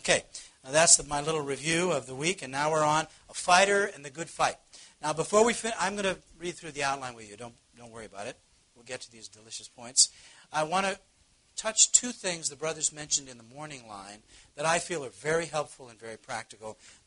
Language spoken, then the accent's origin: English; Missouri, United States; You know, I come from Missouri, and we have this kind of, I don't know what you call that, an idiom or a thing, you know. It says, I'm from Missouri, show me.